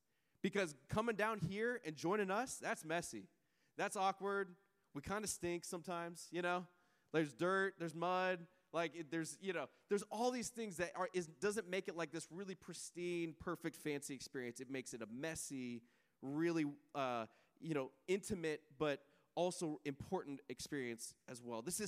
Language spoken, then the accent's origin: English; Colorado, United States; I have been camping. I'm from Colorado. I've been camping my entire life.